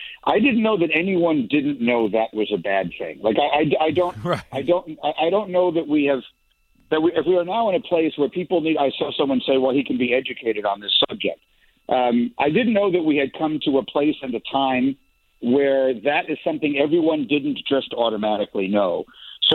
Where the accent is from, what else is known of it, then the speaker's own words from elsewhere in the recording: New York City, New York, United States; like I grew up in New York City, and then I went away to go to college.